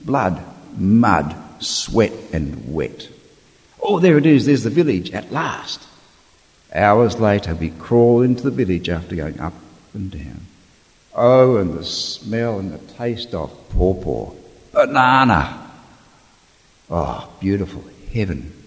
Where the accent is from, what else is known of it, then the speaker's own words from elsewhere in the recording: Australia; I'm the oldest, I'm the greyest, and I'm Australian.